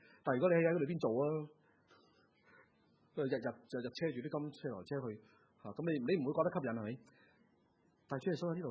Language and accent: Cantonese; Hong Kong; 你知我哋香港人就非常之聪明嘅